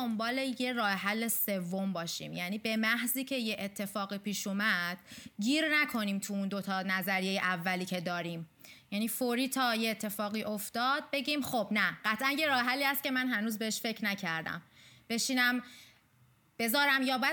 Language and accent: Persian; Iran; آره اصلا من ایرانیم